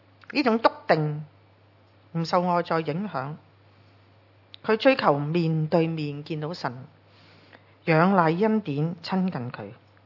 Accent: Hong Kong; 我哋香港人好心猿意马噶

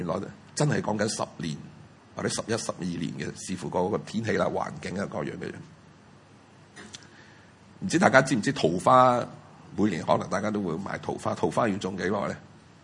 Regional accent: China; 因为以往我哋中国人传统嘅父亲咧，佢攞钱翻屋企养家吓

